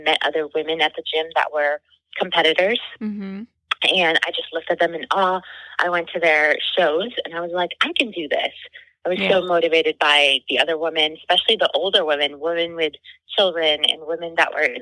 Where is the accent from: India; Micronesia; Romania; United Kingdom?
India; English is a second language; also born or lived in Chandigarh; now in United States; I immigrated to the United States from India. Back in 2002. Uh-huh. My parents are from Kashmir, so I grew up in a Kashmiri household, speaking Kashmiri, speaking Hindi. I also lived in Chandigarh area, which is in Punjab